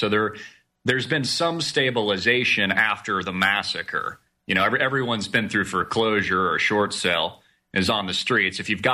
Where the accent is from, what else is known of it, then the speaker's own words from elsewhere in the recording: California, United States; got a lot of California transplants. I'm originally from California.